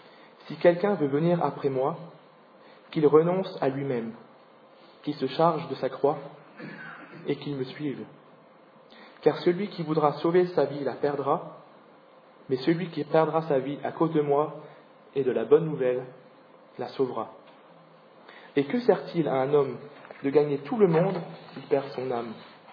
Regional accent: France; nous, en tant que Français, dans la France, nous avons encore le privilège d'être préservés de toute persécution

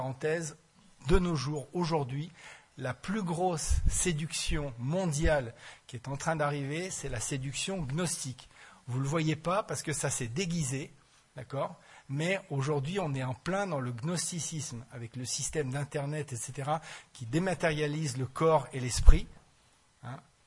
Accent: France; en général, chez nous, en France, on fait des petits immeubles, 10 étages.

